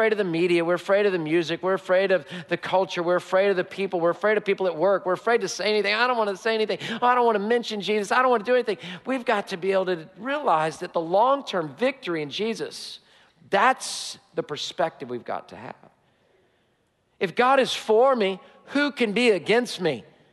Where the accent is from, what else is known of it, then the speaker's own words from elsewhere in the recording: United States; I'm an American, but let me tell you what I am before I'm an American.